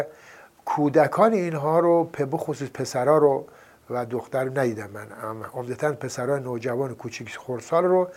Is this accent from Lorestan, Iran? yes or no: yes; Chamsangar, Lorestan, Iran; born there; این ایستگاه راهن چمسنگر در کنار رودخانه سزار که رودخانه است که از در واقع لرستان میره به سد دز میریزه، اونجا من به دنیا آمدم.